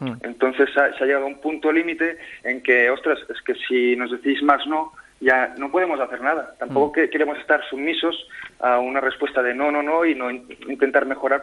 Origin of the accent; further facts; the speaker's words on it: Catalonia, Spain; Yo me siento español y catalán.